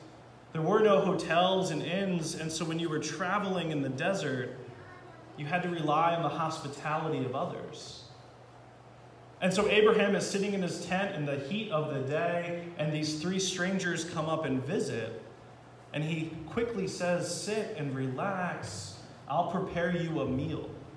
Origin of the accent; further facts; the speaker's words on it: Ocean City, New Jersey, United States; also born or lived in Mastic Beach, New York; Now, I'm from a couple of places. I'm from South Jersey in a small town called Ocean City. And then before that, I'm from a small town on Long Island, Mastic Beach, New York.